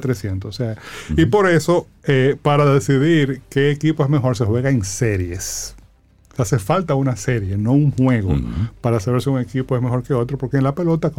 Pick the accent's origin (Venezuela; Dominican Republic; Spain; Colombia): Dominican Republic; Intuiciones que pudieran tener valor para nosotros como dominicanos, como sociedad dominicana.